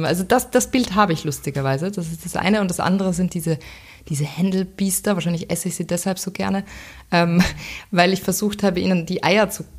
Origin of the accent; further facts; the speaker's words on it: Styria, Austria; ich bin in der Steiermark aufgewachsen